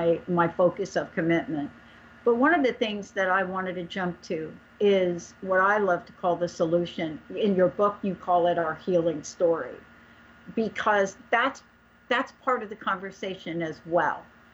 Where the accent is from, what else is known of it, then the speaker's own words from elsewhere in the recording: East Coast, United States; I'm a girl from the East Coast.